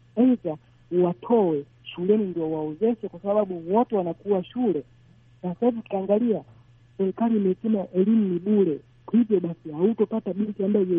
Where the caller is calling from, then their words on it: Dar es Salaam, Tanzania; natokea maeneo ya Chuo cha Usafirishaji Tanzania, Dar es Salaam huko.